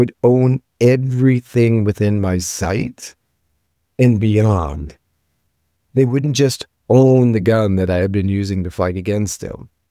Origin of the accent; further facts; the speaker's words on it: Midwest, United States; I grew up in the Midwest. My father is a German Lutheran mechanical engineer.